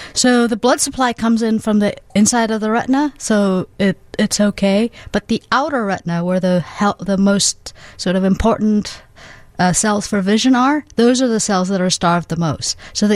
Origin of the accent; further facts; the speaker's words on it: Egypt; now in United States; Egypt, originally.